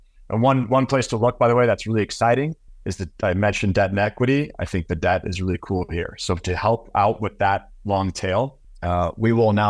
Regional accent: California, United States; I grew up in California.

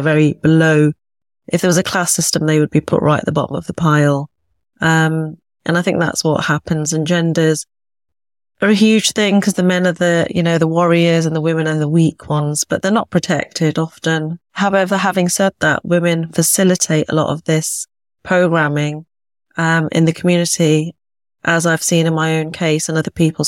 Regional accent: United Kingdom; family that is originally from North India, the Punjab to be exact. I'm British born, as you can maybe tell by my accent. So I'm born and bred here

